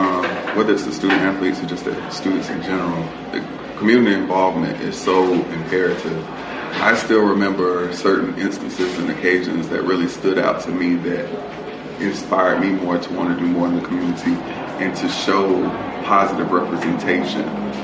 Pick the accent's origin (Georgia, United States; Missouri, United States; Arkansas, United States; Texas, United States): Georgia, United States; Waycross; Two of those portions that you only get in growing up in South Georgia.